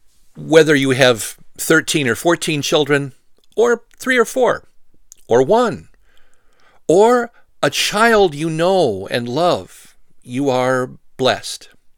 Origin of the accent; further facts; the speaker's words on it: Poinette, United States; And there's a man back in my hometown of Poinette who I knew as a boy.